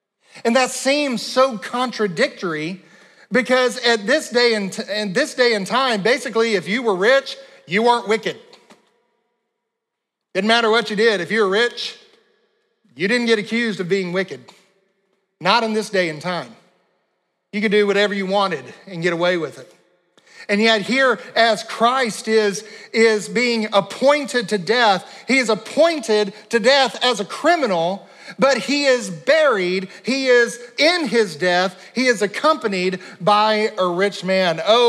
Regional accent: Pine Bluff, Arkansas, United States; born there; I was born in Pine Bluff, Arkansas. I would have never chosen that.

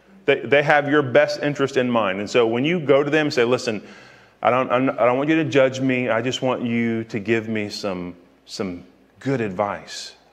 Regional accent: Freeport, Texas, United States; also born or lived in Florida / Missouri / Arkansas; I was born in Florida, and I've lived in Missouri and Arkansas and Fort Worth and Needville and all kind of places. And so I ended up graduating from a town in Freeport, Texas, down on the coast, Surfside, Lake Jackson.

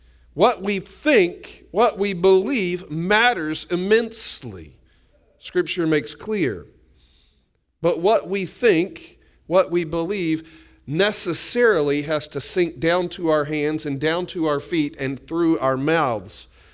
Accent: Southern United States, United States; Not because I'm a Southerner saying pillow talk

